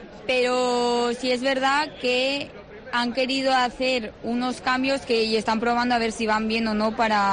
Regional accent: Cayón, Cantabria, Spain; De Cayón.

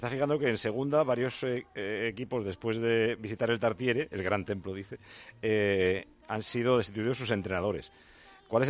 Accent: Rubí, Catalonia, Spain

